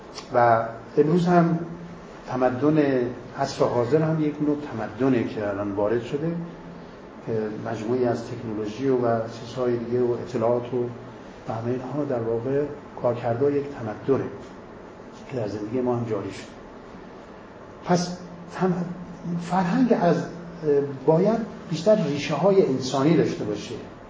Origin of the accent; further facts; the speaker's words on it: Mashhad, Razavi Khorasan, Iran; من از شهر مشهد هستم، متولد شهر مشهد هستم و من ایرانی هستم.